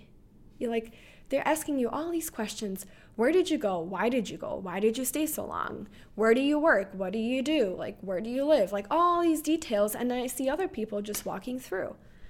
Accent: Bosnia & Herzegovina; now in United States; And I freaked out because I'm thinking, well, hell, I'm Muslim. I'm from Bosnia.

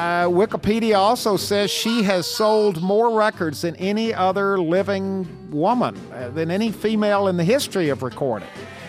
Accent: Gallatin, Tennessee, United States; You know, I'm from Gallatin, Tennessee, which is located about 30 miles out of Nashville, and the next town over was Hendersonville, which is where Johnny Cash and June Carter Cash lived.

